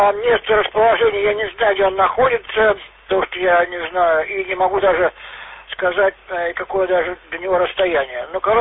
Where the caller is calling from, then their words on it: Moscow, Russia; работаю я из Москвы.